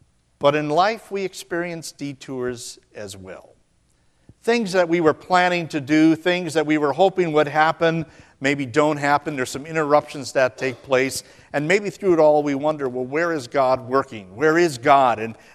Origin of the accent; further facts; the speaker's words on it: Midwest, United States; I grew up in the Midwest, and we had a saying back there that went like this.